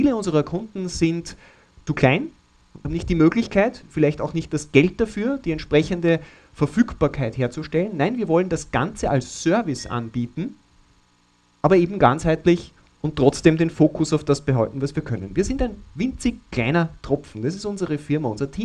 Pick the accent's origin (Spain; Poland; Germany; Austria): Austria; Leonding, Upper Austria; Ich komme aus Leonding bei Linz.